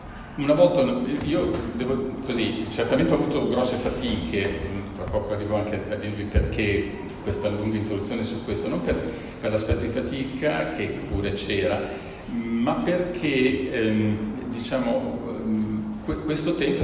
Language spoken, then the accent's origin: Italian; Bologna, Emilia-Romagna, Italy; io sono originario di Bologna, come per tutti noi le nostre radici familiari hanno un grosso peso, e la mia famiglia è mista, mio padre è di origine molisana